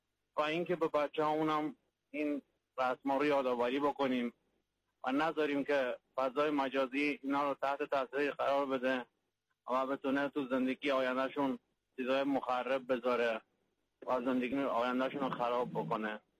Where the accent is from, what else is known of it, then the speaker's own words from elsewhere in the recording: Iran; ما ایرانی هستیم